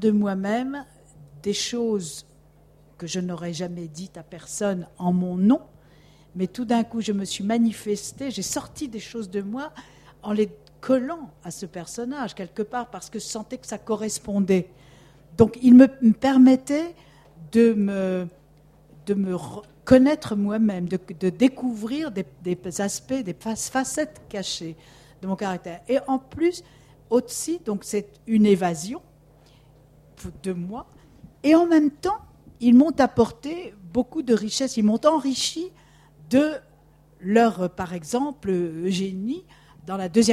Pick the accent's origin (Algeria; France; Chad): Algeria; moved away; Je suis pied noir, j'ai quitté l'Algérie en 61 et je n'y avais plus jamais remis les pieds.